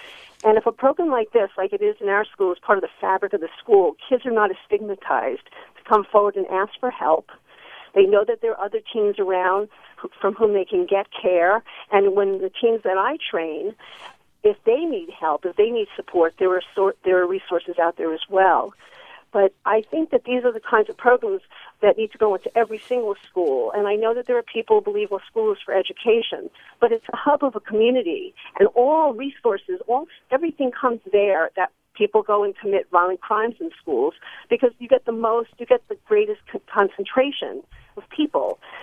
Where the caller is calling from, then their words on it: Oakland, California, United States; Yes, I'm calling from Oakland.